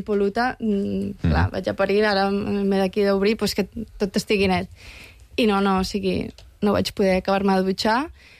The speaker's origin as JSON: {"language": "Catalan", "town": "Sant Pol de Mar", "region": "Catalonia", "country": "Spain"}